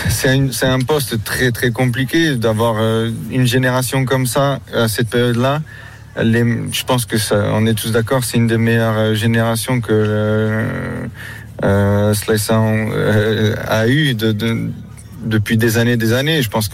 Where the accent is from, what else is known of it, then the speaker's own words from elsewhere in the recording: Portugal; Et même nous, en tant que Portugais, on a cette.